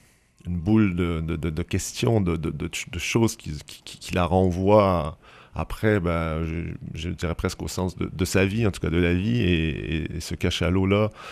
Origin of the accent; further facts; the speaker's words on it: Quebec, Canada; accent: Quebec; moved away as an adult; moi j'ai changé de pays, donc j'ai appris, bon, j'ai perdu un petit peu mon accent québécois, mais surtout j'ai appris aussi une nouvelle langue quand même, même si on reste dans un territoire francophone.